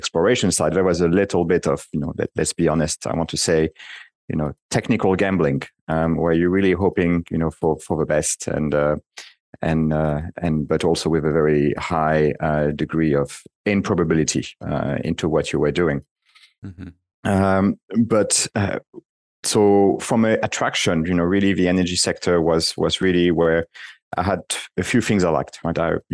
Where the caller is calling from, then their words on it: London, United Kingdom; also born or lived in Washington, D.C., United States; Well, today I'm calling from London, and yeah, London is it's hot and dry, but you know, after living 9 years in Washington, D.C., where it was hot and very humid, I'm not complaining.